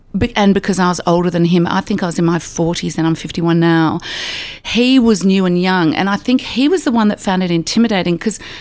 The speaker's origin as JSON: {"language": "English", "country": "Australia", "said": "there's a sense of pride about being an Aussie and part of that industry that goes along with that."}